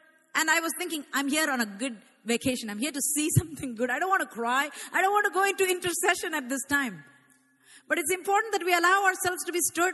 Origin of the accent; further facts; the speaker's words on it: Canada; I am uniquely Canadian with my skin color and my accent.